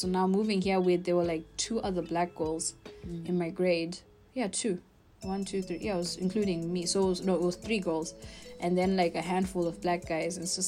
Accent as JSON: {"language": "English", "country": "South Africa", "tie": "born or raised there", "also_born_or_lived": "Botswana / Zimbabwe", "lives_now": "Cyprus", "said": "I was born in Botswana, lived there for a few years, then moved to Zimbabwe, but I was there for like 4 or 5 years. Then spent the rest of my life in South Africa, and then ended up where I am now, in Cyprus."}